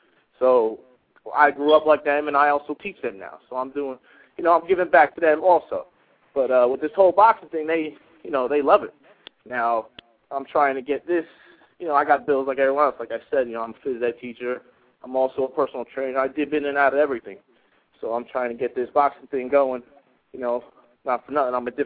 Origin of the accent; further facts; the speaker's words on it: Carteret, New Jersey, United States; You know, I'm not from Newark. I'm from Carteret, which is, you know, by the Rahway area, which is the same type of area as Newark.